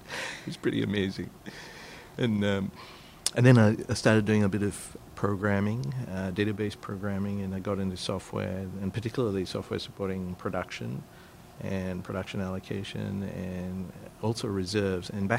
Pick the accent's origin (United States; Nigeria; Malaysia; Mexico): Malaysia; also born or lived in Australia; I grew up in Malaysia and Southeast Asia, and my parents educated all of us in Australia, as it turned out.